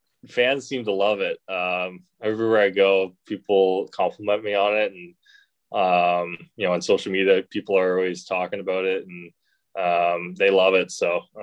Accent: Ontario, Canada; growing up in Ontario

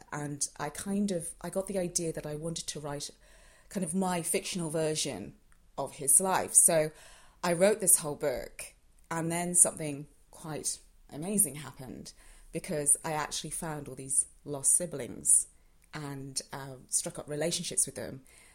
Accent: Ireland; I'm Irish and I love the west of Ireland

